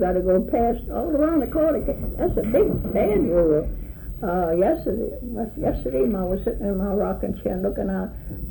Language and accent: English; New Orleans, Louisiana, United States; I was from New Orleans. And wasn't that coincidence?